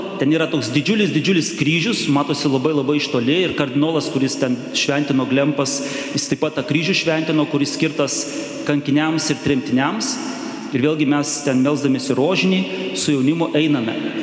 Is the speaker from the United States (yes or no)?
no; Almaty, Kazakhstan; Aišku, aš esu iš Almatos, tai nuo Almatos ta šventovė yra apie 1500 km.